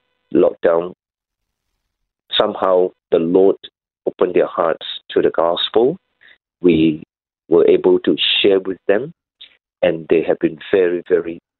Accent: Malaysia; now in Sydney, Australia; I come from Malaysia. Malaysia is a multi-religious, multicultural, multilingual country.

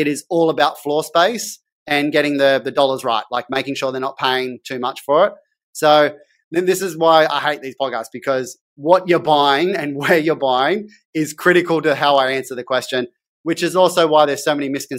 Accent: Sydney, New South Wales, Australia; So I grew up in Sydney's West. It was farmland, like Kellyville and the Hills District didn't exist.

